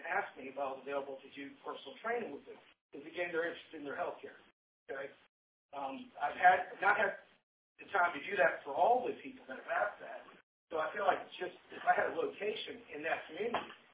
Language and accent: English; Jacksonville, Florida, United States; And I'm from Jacksonville, Florida.